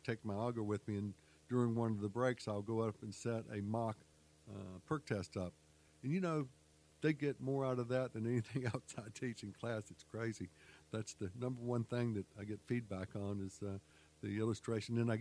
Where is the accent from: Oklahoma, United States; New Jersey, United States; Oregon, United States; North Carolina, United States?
North Carolina, United States; Charlotte; when I grew up in Charlotte, there was this old used car lot.